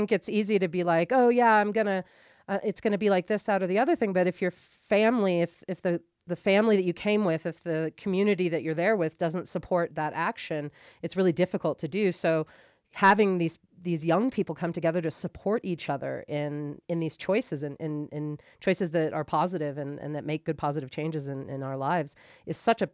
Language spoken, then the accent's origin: English; San Francisco, California, United States; I'm a raver from San Francisco from the late 80s, early 90s